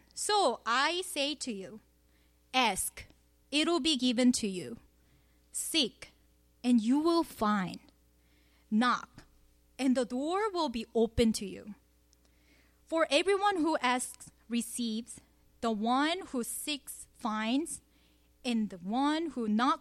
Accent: Daegu, South Korea; my hometown, which is southern part of South Korea, city of Daegu City

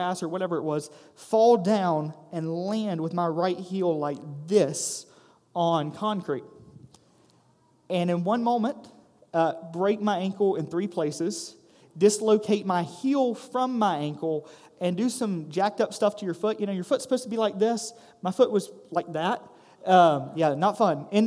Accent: Stoneville, North Carolina, United States; I grew up in Rockingham County, grew up in Stoneville

